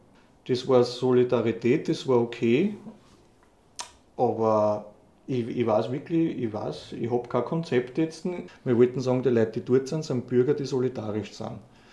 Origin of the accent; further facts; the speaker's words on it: Austria; Rassismus, der wird bei uns in Österreich nicht stattfinden.